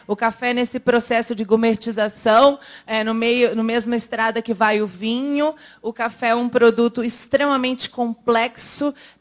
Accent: Espírito Santo, Brazil; Eu sou capixaba, sou filha de produtor de café também

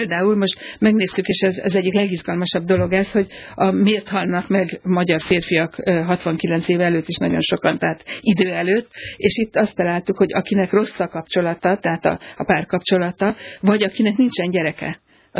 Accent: Hungary; miért van az, hogy mondjuk a svájciak vagy az írek sokkal boldogabbak, mint mi magyarok vagyunk.

